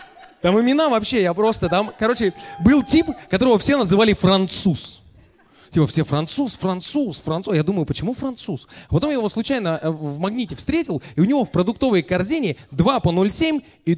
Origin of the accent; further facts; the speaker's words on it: Moscow, Russia; из Москвы